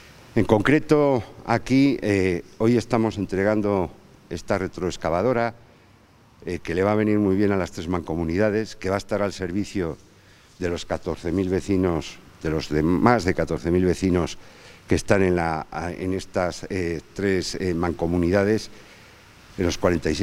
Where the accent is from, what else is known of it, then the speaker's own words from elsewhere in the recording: Zamora, Castile and León, Spain; Estamos acabando el año y yo quería acabarlo en mi tierra. Quería acabarlo en Zamora